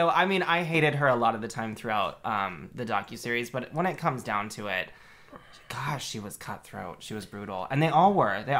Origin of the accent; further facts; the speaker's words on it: Grand Junction, Colorado, United States; Maybe we don't all do, but we do because we're from Grand Junction.